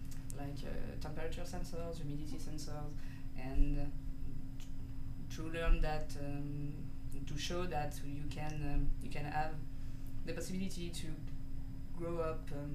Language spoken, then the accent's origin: English; Lyon, Auvergne-Rhône-Alpes, France; I'm coming from Lyon.